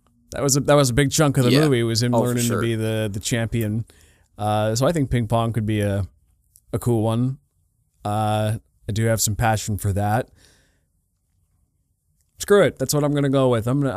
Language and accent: English; Canada; hockey just because I'm Canadian